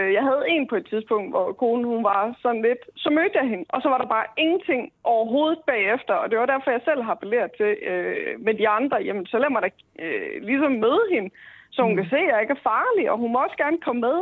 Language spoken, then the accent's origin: Danish; Jutland, Denmark; som I nok hører, så er jeg fra Jylland.